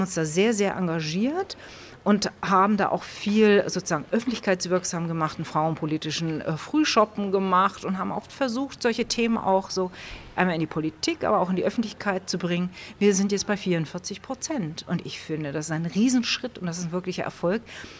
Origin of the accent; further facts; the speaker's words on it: Braunschweig, Lower Saxony, Germany; Ich komme aus Braunschweig.